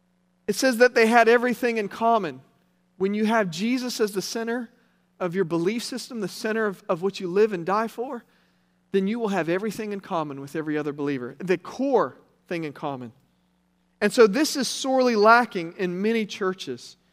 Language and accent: English; Morgantown, West Virginia, United States; So I'm blessed to live in my hometown of Morgantown, West Virginia.